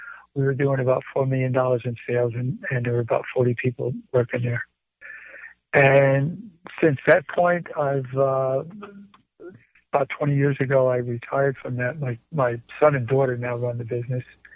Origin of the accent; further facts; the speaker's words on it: New York City, New York, United States; I was raised in New York City in the wintertime, and my grandfather's dairy farm about 200 miles from there, upstate New York, in the summer.